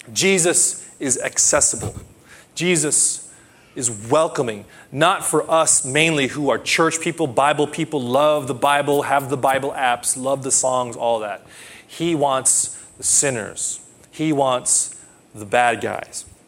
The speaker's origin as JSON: {"language": "English", "country": "United States", "lives_now": "Hiroshima, Japan", "said": "But I come from the States, not so many that you meet in the Protestant circles. My image of the priest before I met the ones here in Hiroshima"}